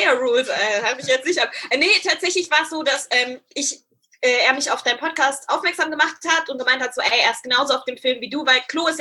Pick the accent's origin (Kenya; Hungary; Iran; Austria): Kenya; Nairobi; wenn ich gesagt habe, ich bin in Nairobi groß geworden